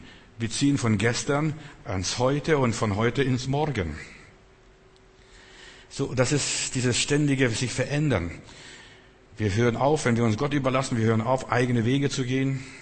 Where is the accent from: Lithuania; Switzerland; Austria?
Lithuania; now in Germany; Wir sind aus Litauen ausgewandert nach Deutschland, in BRD hier, in Bundesrepublik.